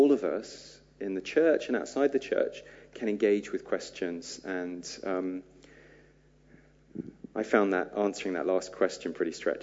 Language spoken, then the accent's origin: English; Beaconsfield, South East England, United Kingdom; The place that I grew up was Beaconsfield in South Bucks, and it's one of the most affluent areas in the country.